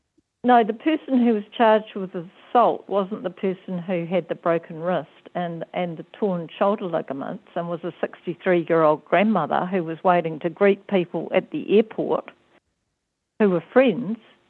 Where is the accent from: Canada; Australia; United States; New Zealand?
New Zealand; Now, as a New Zealander, I have always thought, Rodney